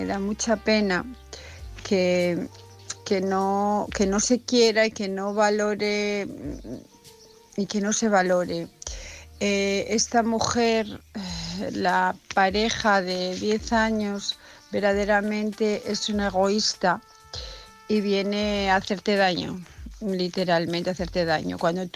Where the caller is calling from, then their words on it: Asturias, Spain; de Asturias.